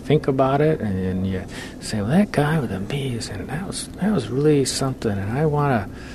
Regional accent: Kalamazoo, Michigan, United States; I'm from Kalamazoo, Michigan.

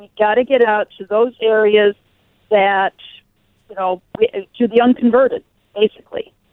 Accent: New York, United States; that I grew up 7 miles from Love Canal and remember when all that was going on. And the subsidiary plant had a factory in my hometown.

